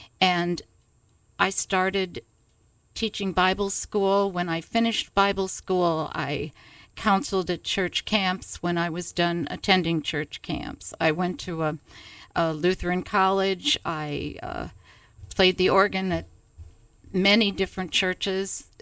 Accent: Oak Lawn, Illinois, United States; I grew up in the Chicago area on the south side, a suburb called Oaklawn.

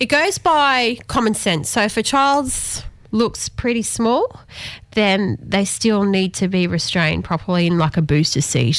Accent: Brisbane, Queensland, Australia; Because this is when I was growing up in Brizzy

